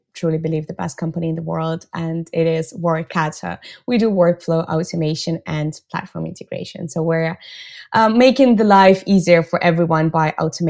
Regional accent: Russia; English is a second language; now in Barcelona, Spain; as you mentioned, and I'm based in Barcelona, but I'm originally from Russia. I've been based in Spain for a bit more than 5 years. I'm bilingual, I think, in English, Russian, and also I'm pretty fluent in Spanish.

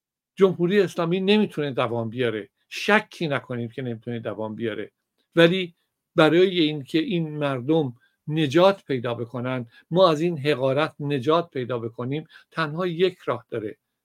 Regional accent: Iran; مرحله اول من یک ایرانی هستم

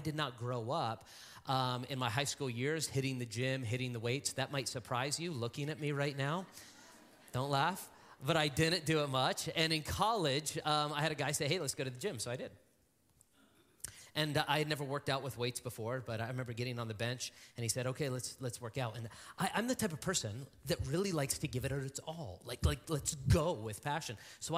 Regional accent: Las Vegas, Nevada, United States; I was born and raised in Las Vegas.

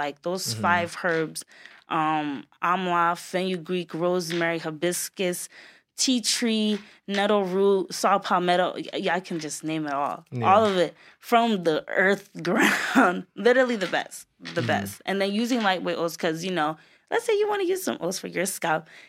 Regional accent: Nigeria; Then me even being Nigerian, I'm just like, nah, I have to pave the way.

